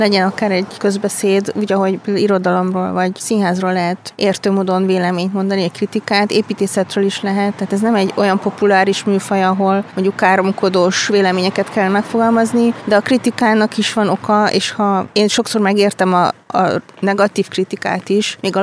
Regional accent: Szolnok, Jász-Nagykun-Szolnok, Hungary; Szolnokiként egyszerűen, tehát szívünk, lelkünk benne van ebben az épületben

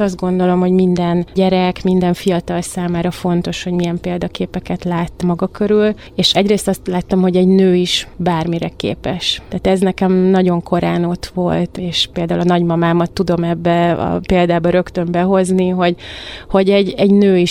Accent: Mohács, Baranya, Hungary; én vidéken születtem Mohácson, ott jártam gimnáziumba

